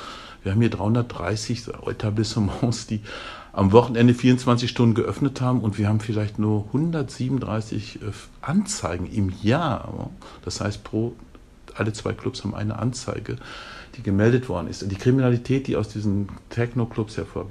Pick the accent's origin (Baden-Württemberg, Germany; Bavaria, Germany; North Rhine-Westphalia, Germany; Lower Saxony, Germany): North Rhine-Westphalia, Germany; ich komme ja sozusagen zurück, ich komme ja aus NRW.